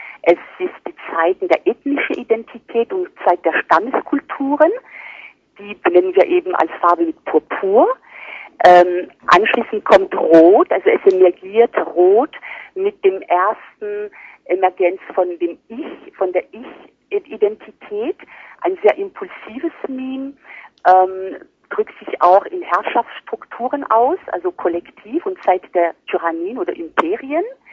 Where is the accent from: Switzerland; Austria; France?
France; German is a second language; now in Germany; gerade als Ausländerin, sozusagen als Französin, die seit 84 in Deutschland lebt